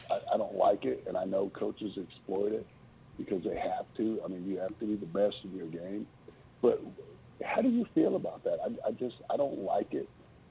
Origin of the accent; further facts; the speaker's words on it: Florida, United States; I grew up in Florida, grew up in the South. I played college football myself.